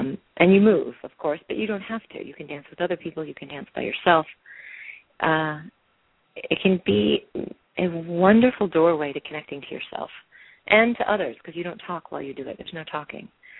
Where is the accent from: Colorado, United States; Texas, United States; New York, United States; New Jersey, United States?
New York, United States; Rochester; also born or lived in Ohio; I was born in Ohio, grew up in Rochester, New York, started acting a little bit in high school, went to acting school in New York City